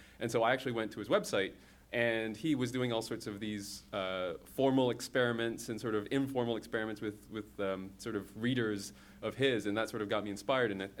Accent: Hong Kong; now in Canada; I came from Hong Kong when I came to Canada.

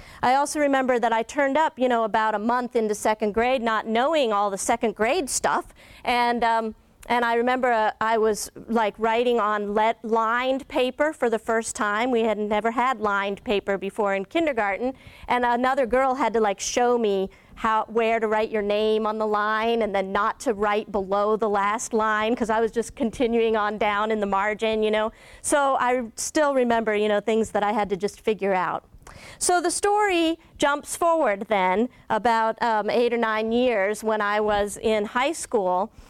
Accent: Elkins, West Virginia, United States; now in Ann Arbor, United States; a story actually about my hometown in Elkins, West Virginia, which is where I grew up, a small town of about 6,000 people in the Appalachian Mountains.

